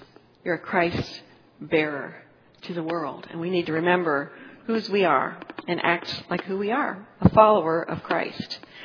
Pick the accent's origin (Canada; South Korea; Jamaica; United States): United States; When I grew up in America, we were a pluralistic society